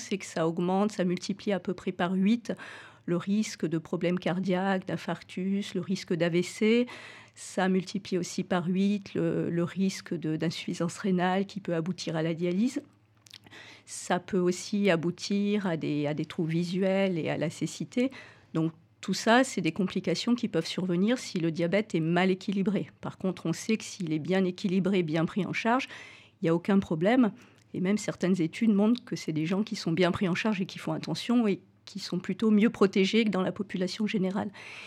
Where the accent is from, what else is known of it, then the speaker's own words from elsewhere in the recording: Vichy, Auvergne-Rhône-Alpes, France; also born or lived in Clermont-Ferrand / Cantal; now in Valence, France; En fait, j'ai passé une partie de mon enfance à Vichy, dans l'Allier, donc en Auvergne. J'ai fait mes études à Clermont-Ferrand. Ensuite, j'ai été installée 3 ans dans le Cantal, qui est une belle région, et je suis installée sur Valence depuis 2003.